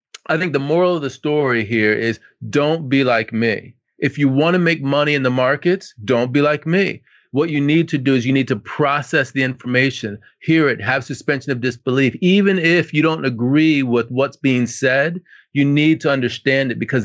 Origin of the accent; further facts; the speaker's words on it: Washington, District of Columbia, United States; The Georgetown metro station, I'm from Washington, D.C., doesn't exist.